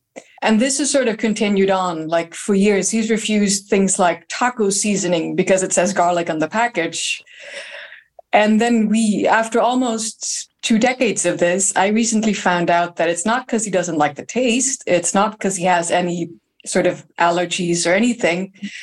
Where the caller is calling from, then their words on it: Lund, Skåne, Sweden; I'm calling from Lund in Sweden.